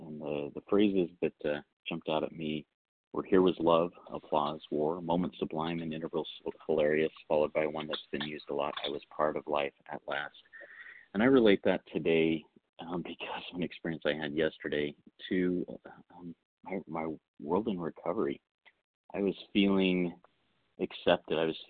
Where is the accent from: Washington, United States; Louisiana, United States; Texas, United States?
Washington, United States; from Washington.